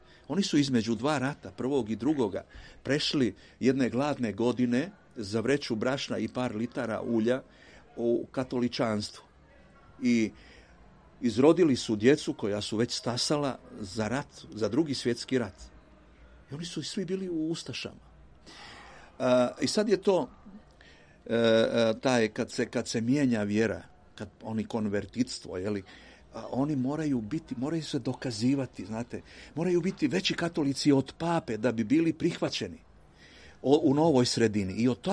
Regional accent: Zadar County, Croatia; rastao sam dole moje, u Dalmaciji, jeli, mi smo uvijek bili nešto specifično

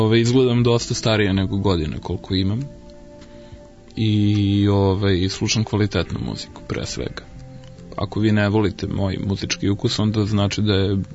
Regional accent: Berane, Berane Municipality, Montenegro; Mi iz Berana znamo šta je

